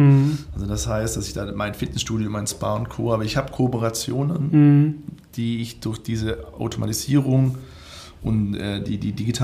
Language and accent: German; Baden-Württemberg, Germany